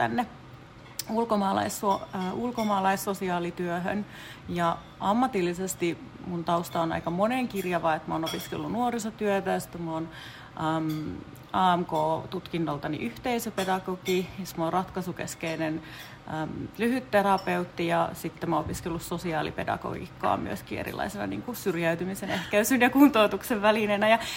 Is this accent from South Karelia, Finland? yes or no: yes; Simpele, South Karelia, Finland; also born or lived in Joensuu; Mä oon asunut suurimman osan aikuisuudestani siellä Joensuu-Parkaus-akselilla ja sitten lapsuuteni olen viettänyt sellaisessa pienemmässä paikkakunnalla kuin Simpele. Eli semmoiselta mie- ja sie-alueelta hyvin vahvasti